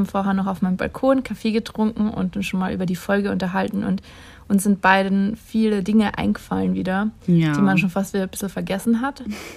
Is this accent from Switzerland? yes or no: no; Austria; moved away as an adult; now in Germany; Naja, also ich bin, kann ja erzählen, ich bin von Österreich nach Deutschland gezogen für die Ausbildung zur Flugbegleiterin.